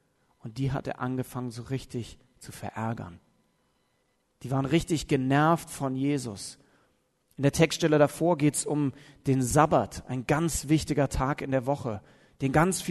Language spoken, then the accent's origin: German; Heidelberg, Baden-Württemberg, Germany; es gibt immer noch eine Mannschaft da aus der Ecke, wo ich herkomme, aus Heidelberg